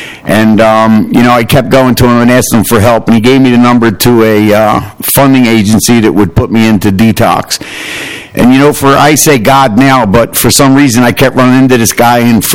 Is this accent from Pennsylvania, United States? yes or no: yes; Kensington, Pennsylvania, United States; I was born and raised in Kensington. I felt at home.